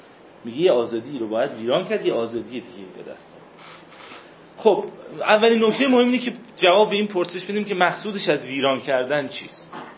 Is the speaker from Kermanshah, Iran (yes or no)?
yes; Kermanshah, Iran; ولی من میرم، من کرمانشاهیم، شهر من کرمانشاه یه شهر بسیار بسیار عجیبیه